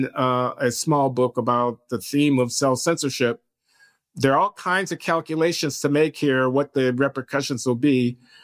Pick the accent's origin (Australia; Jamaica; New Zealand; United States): United States; I'm an American of middle, upper middle class status.